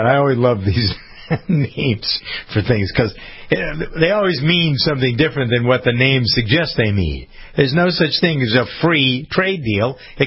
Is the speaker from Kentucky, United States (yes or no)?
no; Framingham, Massachusetts, United States; because we have in my hometown of Framingham, Massachusetts, they just voted $100 million to build a new middle school.